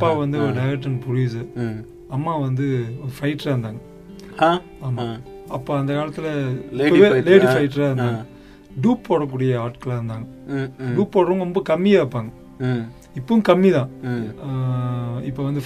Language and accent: Tamil; Mullupadi, Tamil Nadu, India; now in Chennai, India; நான் வந்து கிணத்துக்குழு பக்கத்தால் ஒரு முள்ளுப்பாடி கிராமத்தில் தான் வளர்ந்தேன். கிணத்துக்குழு தான் படித்ததெல்லாம். சென்னையில் போய் ஒரு 18-22 வருஷம் ஆச்சு சார்.